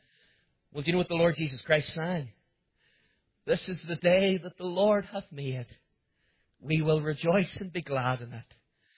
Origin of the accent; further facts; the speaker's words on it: Cookstown, Northern Ireland, United Kingdom; because I grew up in Cookstown Gospel Hall, I use the King James Version.